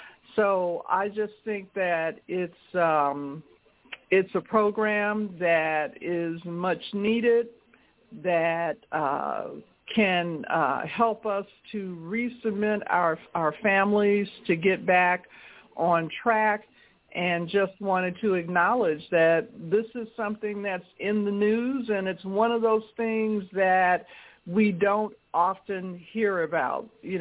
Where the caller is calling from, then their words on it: Denver, Colorado, United States; I'm calling from Denver, Colorado.